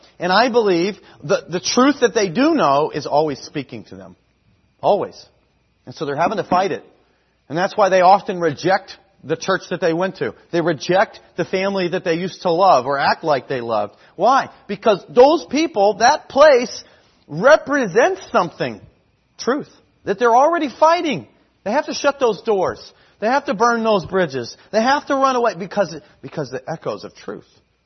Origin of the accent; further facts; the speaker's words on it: United States; Now, I'm an American as through and through as anybody. I love America.